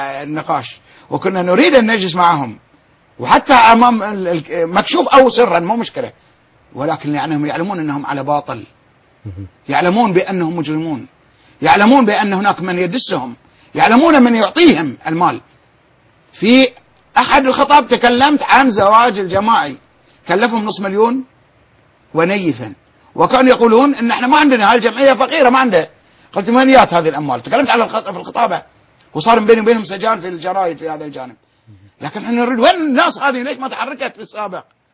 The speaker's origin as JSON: {"language": "Arabic", "country": "Bahrain", "said": "عندنا في البحرين معسكرين؟"}